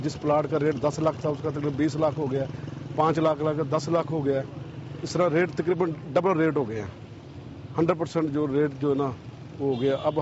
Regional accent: Pakpattan, Punjab, Pakistan; میرا تعلق الحمدللہ پاک پتن سے ہے, سائی وال پاک پتن سے.

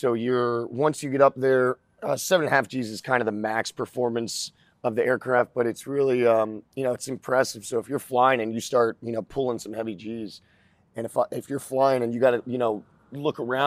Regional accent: Florida, United States; also born or lived in New Jersey; Yeah, I grew up in Florida. I was in the Northeast in South Jersey until I was about 12, and then I moved down to Florida. Grew up 4 hours north of here, a little place called Citrus County.

